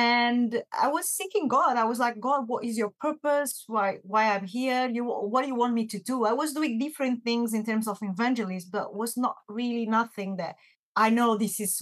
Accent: Portugal; I'm from Portugal.

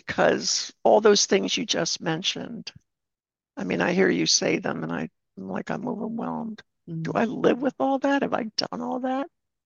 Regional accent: Maryland, United States; because I'm from Maryland, and that's the East Coast, as you know, of the United States, I love Maryland crab cakes.

